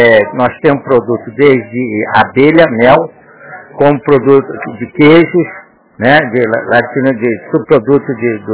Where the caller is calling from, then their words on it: Biguaçu, Santa Catarina, Brazil; Eu sou aqui do Sim, de Biguaçu, do município de Biguaçu